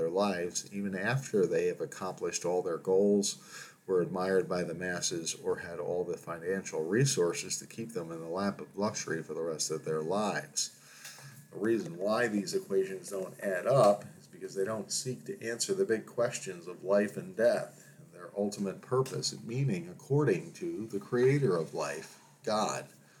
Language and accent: English; New York, United States; as this New Yorker was delighted to be experiencing 80 degrees and sunshine